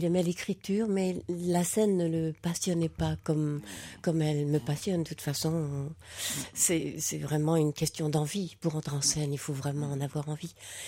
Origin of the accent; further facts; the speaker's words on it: Lille, Hauts-de-France, France; born there; Oui, je suis née à Lille.